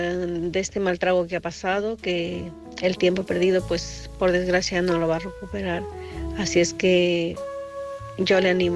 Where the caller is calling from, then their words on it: Santiago de Compostela, Galicia, Spain; de Santiago de Compostela.